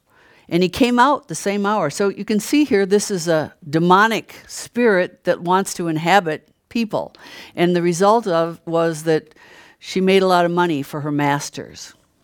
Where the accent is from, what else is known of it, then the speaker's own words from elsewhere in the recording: Brainerd, Minnesota, United States; Even when we were in my hometown, Brainerd, this weekend, people want to know what's going on.